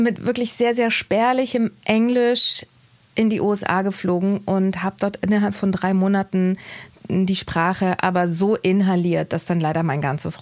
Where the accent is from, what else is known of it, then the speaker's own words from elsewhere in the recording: East Germany, Germany; ich komme aus dem Osten, ich bin aus der ehemaligen DDR, ich bin jetzt 19 Jahre jung und ich will zum Radio.